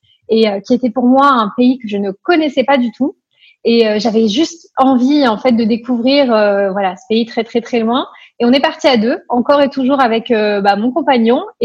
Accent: Paris, Île-de-France, France; also born or lived in Nancy; je viens de Paris à la base.

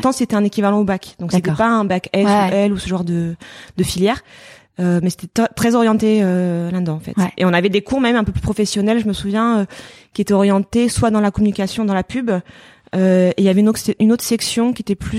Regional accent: Marseille, Provence-Alpes-Côte d'Azur, France; je suis repartie un petit peu de Marseille. Donc, je suis partie par le biais d'Erasmus et après faire un peu de mes études à Paris. Et après, je suis revenue en fait.

